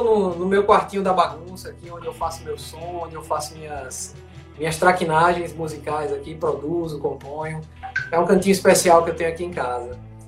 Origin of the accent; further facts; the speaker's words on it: Maceió, Alagoas, Brazil; also born or lived in Arapiraca; Nasci em Arapiraca, que é um interior próximo aqui de Maceió, próximo da capital. É a segunda cidade, assim, do estado. Mas vivi aqui